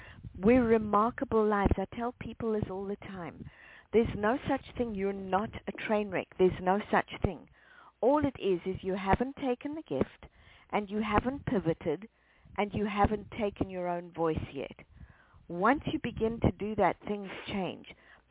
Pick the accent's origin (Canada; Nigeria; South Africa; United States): South Africa; You know, I grew up in South Africa, and there's quite a lot of game around there.